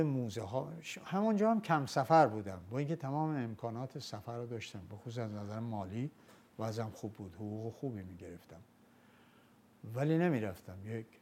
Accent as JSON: {"language": "Persian", "country": "Iran", "said": "ولی میدونستن ما ایرانی هستیم"}